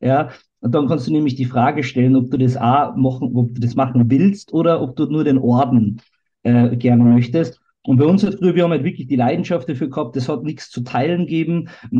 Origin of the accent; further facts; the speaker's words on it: Salzburg, Austria; ich war in Salzburg, wo ich herkomme